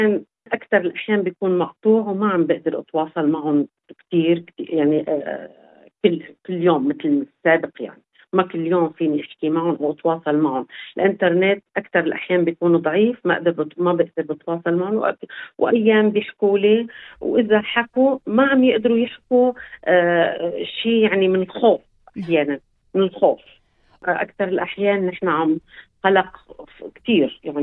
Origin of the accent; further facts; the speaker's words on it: Tartus, Tartus Governorate, Syria; moved away as an adult; من طرطوس، جيت بأول الأحداث بسوريا بال 2011، وعندي أهلي هلا هني بمدينة طرطوس